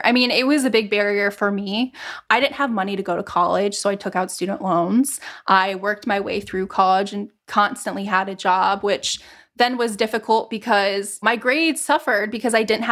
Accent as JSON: {"language": "English", "region": "Ohio", "country": "United States", "said": "I'm from Ohio. So the Ohio slander thing is kind of funny"}